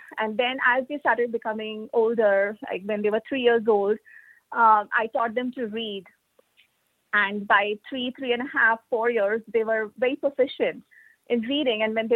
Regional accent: India; I was born and brought up in India

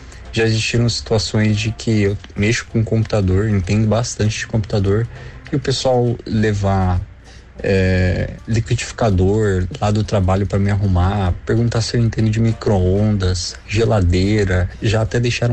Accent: Ferraz de Vasconcelos, São Paulo, Brazil; sou da Zona Leste de São Paulo, Ferraz.

